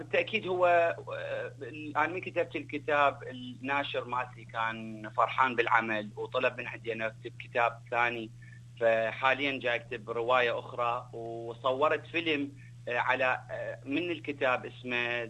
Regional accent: Iraq; also born or lived in Iran; now in Australia; لأنه أنا عراقي ولادة إيران بعد ولادة في الحرب الإيرانية العراقية. واضطرينا أنه نهاجر ونجي لأستراليا

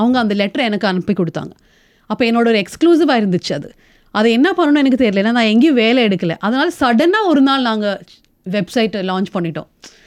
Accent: Kerala, India; first language Malayalam; Tamil is a second language; So நான் படித்ததும் எல்லாம் கேரளாவில், நான் ஒரு மலையாளி, அதனால என் தமிழ் கொஞ்சம் மலையாளம் மாதிரி இருக்கும்.

